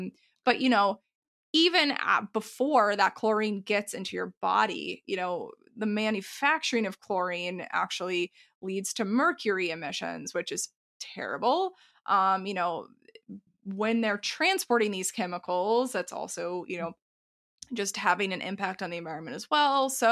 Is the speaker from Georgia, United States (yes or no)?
no; Texas, United States; I grew up in Texas, where, I mean, you'd be hard to find a house that didn't have a pool.